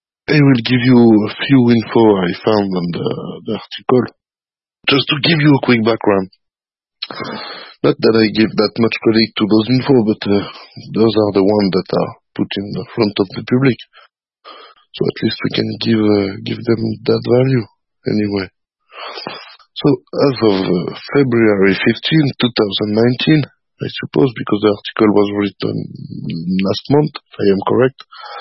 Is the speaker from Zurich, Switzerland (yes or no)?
no; Geneva, Switzerland; from Geneva, Switzerland.